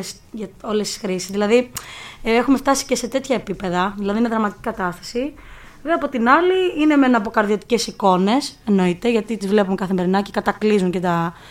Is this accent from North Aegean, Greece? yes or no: no; Elefsina, Attica, Greece; Και εγώ, επειδή είμαι από την Ελευσίνα, να το ξαναπούμε την Ελευσίνα.